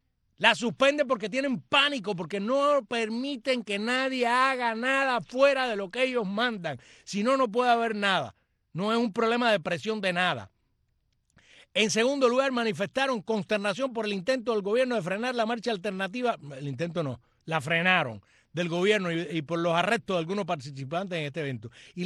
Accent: Cuba; yo soy cubano

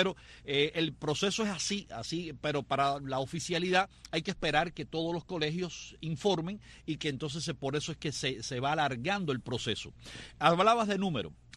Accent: Cuba; now in United States; nos hicimos ciudadanos americanos, porque nacimos en Cuba, tú naciste en Cuba, yo también, nos criamos en Cuba.

